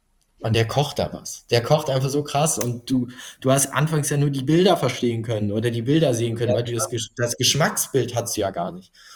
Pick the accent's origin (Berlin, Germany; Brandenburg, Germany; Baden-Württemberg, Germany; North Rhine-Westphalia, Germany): North Rhine-Westphalia, Germany; Cologne; ich komme ja aus Köln, war Düsseldorf erreichbar. Und ich war noch nicht bereit, irgendwie wegzuziehen.